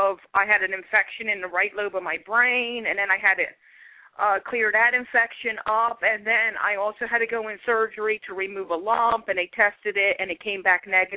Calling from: Philadelphia, Pennsylvania, United States; giving you a call back. I am calling from Philadelphia, PA.

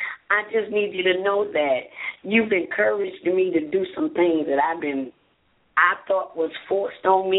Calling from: Charlotte, North Carolina, United States; I'm calling from Charlotte.

